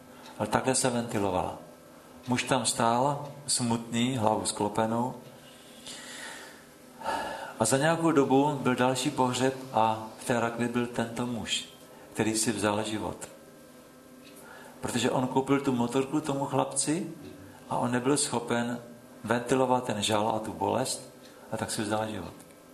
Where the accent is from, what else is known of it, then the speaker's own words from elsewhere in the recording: Jihlava, Vysočina Region, Czechia; V Jihlavě byl takovej, to je moje rodné město